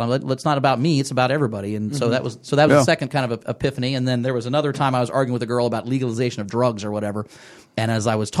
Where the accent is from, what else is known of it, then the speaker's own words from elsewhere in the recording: Enon, Ohio, United States; I grew up in Enon, Ohio.